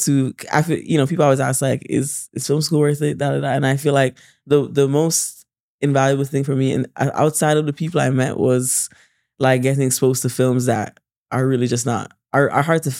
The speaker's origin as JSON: {"language": "English", "country": "Jamaica", "tie": "born or raised there", "said": "I feel like growing up in Jamaica, I really honed in on my listening skills."}